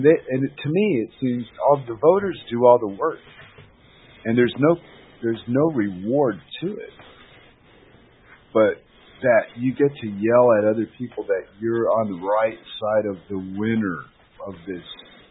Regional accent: United States; because I'm the American here.

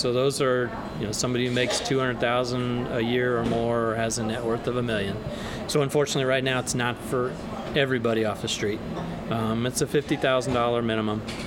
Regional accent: Iowa, United States; I'm an Iowa farm boy. I grew up in Iowa. Small town, smaller than Knoxville.

